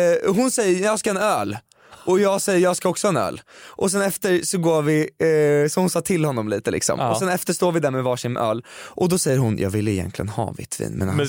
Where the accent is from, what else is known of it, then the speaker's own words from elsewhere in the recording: Stockholm, Stockholm County, Sweden; Jag är ju en stockholmare